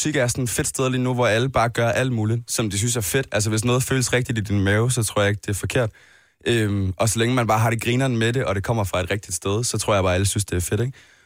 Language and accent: Danish; Odense, Region of Southern Denmark, Denmark; hvor jeg kommer fra, Odense